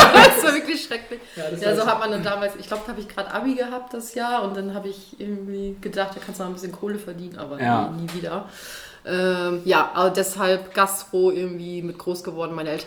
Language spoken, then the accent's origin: German; Berlin, Germany; Ich komme aus Berlin.